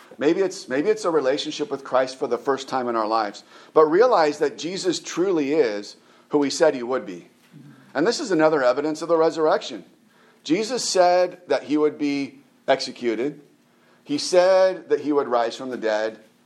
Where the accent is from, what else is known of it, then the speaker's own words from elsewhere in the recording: California, United States; Even though I'm from California, I'm not much of a surfer.